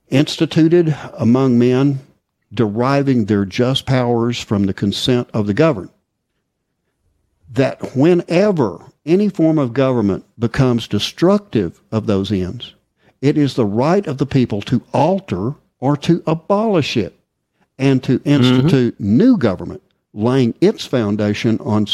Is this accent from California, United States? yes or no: no; Texas, United States; I'm from Texas. Okay, I was born in Texas, and I'm not swearing an oath to Illinois under any circumstances whatsoever.